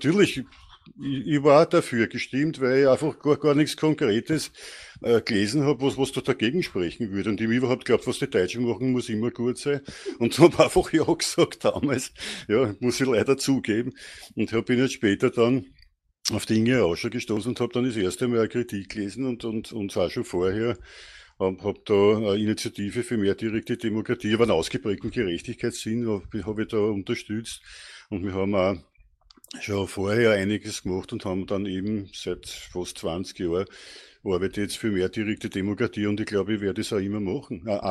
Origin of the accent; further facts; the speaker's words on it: Austria; Auch bei uns in Österreich hätten wir nie die 66,6% gemacht